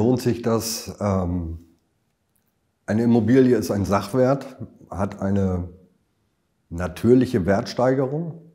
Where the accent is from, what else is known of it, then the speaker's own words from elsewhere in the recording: Lower Saxony, Germany; Zumindest in Niedersachsen, da wo ich herkomme, merkt man dieses Wandern.